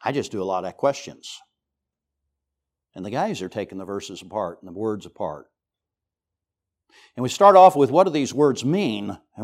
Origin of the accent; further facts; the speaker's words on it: United States; So it's really easy for me as an American to look at them and say, you're not in my culture.